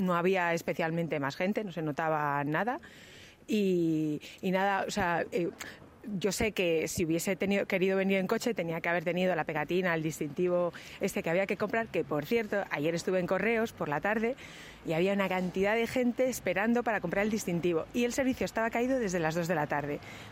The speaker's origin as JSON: {"language": "Spanish", "country": "Spain", "said": "porque como somos muy españoles, esperamos hasta el último día"}